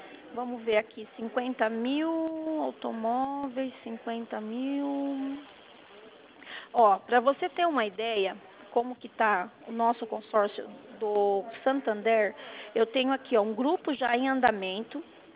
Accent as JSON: {"language": "Portuguese", "town": "Sorocaba", "region": "São Paulo", "country": "Brazil", "said": "eu sou consultora financeira do Banco Santander, sou daqui de Sorocaba mesmo, tá?"}